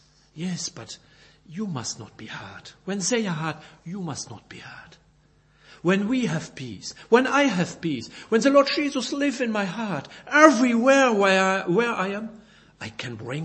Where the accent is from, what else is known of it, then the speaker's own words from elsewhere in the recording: Belgium; first language French; English is a second language; Sorry for my difficult pronunciation, but I'm not a German, I'm a Belgian, and my first language is German, is French, but sometimes I have difficulty with your wonderful English.